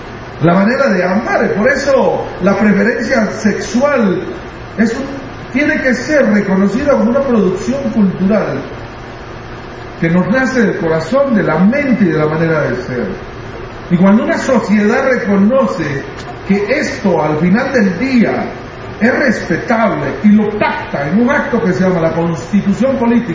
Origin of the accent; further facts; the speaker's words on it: Guatemala; Spanish is a second language; now in La Paz, Bolivia; Lo hice inicialmente en mi idioma, yo soy de Guatemala y vivo ahora en La Paz